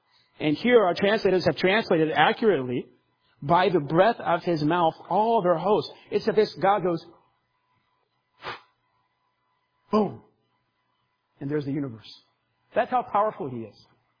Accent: Florida, United States; I grew up in Florida, so I was in hurricanes often.

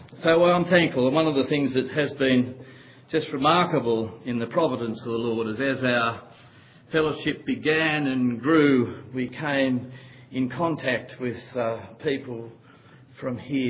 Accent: Australia; accent: Australian; I hope you understand my Australian accent. I was born with it.

